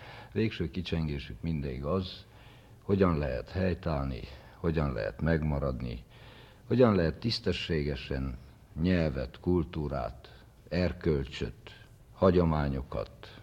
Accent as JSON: {"language": "Hungarian", "town": "Odorheiu Secuiesc", "region": "Harghita", "country": "Romania", "said": "közelebbről erdélyi székely lennék, aki Székelyudvarhelyen születtem, 42 esztendővel ezelőtt"}